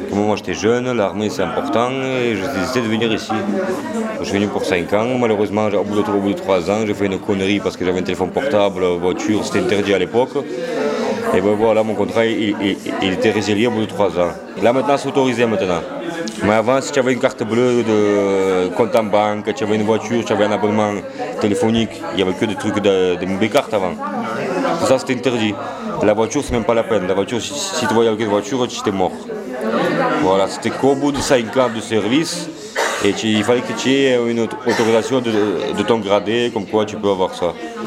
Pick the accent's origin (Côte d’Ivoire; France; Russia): Russia; Moscow; French is a second language; Voilà, je suis né à Moscou le 23 septembre 1978. J'ai grandi normalement. Ma mère, c'est un docteur. Mon père, c'était un ingénieur. Et j'avais 4 sœurs.